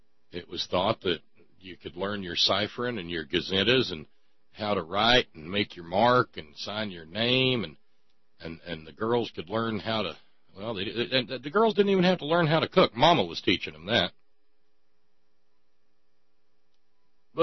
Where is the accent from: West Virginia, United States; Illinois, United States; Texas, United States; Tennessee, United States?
West Virginia, United States; When I travel and I say I'm from West Virginia, they'll say, people I meet will often say, "Really? I have an aunt in Roanoke."